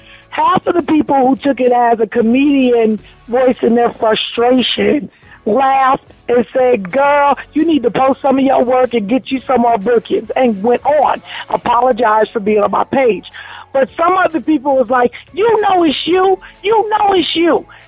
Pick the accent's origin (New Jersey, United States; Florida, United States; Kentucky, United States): New Jersey, United States; I'm born and raised in New Jersey. I got 9 brothers.